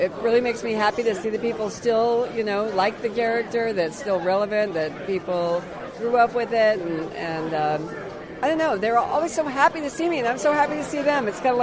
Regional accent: Colorado Springs, Colorado, United States; also born or lived in Kansas; I was born in Kansas on a farm and ended up moving to Colorado Springs when I was about 9 years old. And from Colorado Springs, the day after I graduated, I headed to Las Vegas

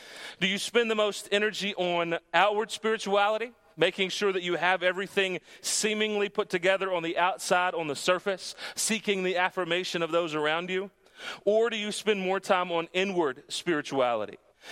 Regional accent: Sweetwater, Texas, United States; I grew up out in West Texas near a town named Sweetwater.

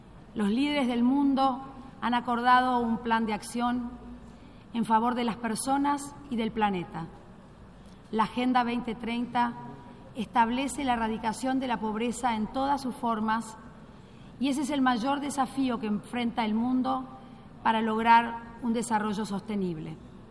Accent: Argentina; Como argentina y latinoamericana, no puedo empezar estas palabras

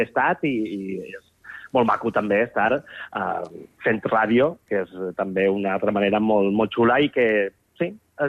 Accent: Albaida, Valencian Community, Spain; no només del meu poble, sinó tota aquesta contornada de les comarques centrals del País Valencià

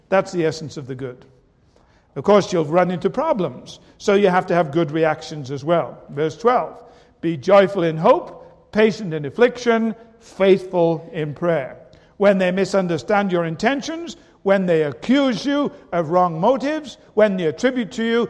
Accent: United Kingdom; And I, being very British, gulped

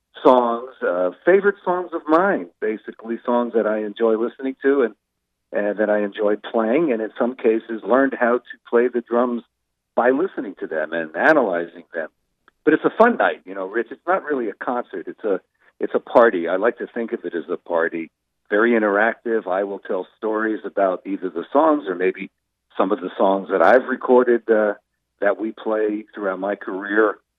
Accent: New Jersey, United States; there's actually a bit of a dividing line between the North Jersey bands in the 60s, of which I was a part, and the South Jersey bands

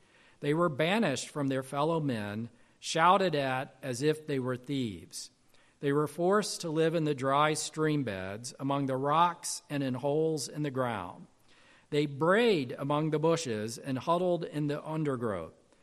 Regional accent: Alabama, United States; So my parents are from Mississippi. I grew up in Alabama.

